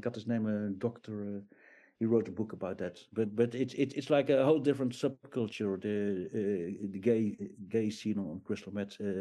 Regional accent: Netherlands; moved away; Yeah, I mean, I am from the Netherlands. I moved out there 30 years ago.

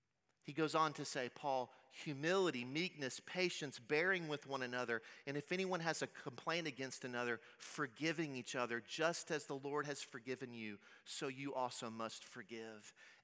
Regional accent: the South, United States; As a Southerner, my default setting is nice.

